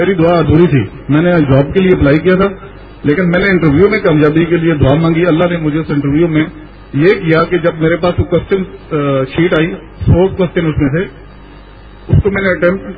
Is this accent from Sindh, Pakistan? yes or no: no; Rawalpindi, Punjab, Pakistan; میں راولپنڈی سے آیا ہوں.